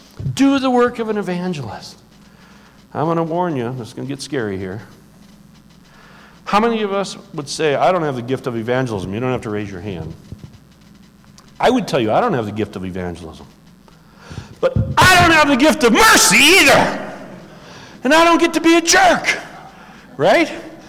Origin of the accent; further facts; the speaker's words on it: Detroit, Michigan, United States; I grew up in Detroit, I love cars.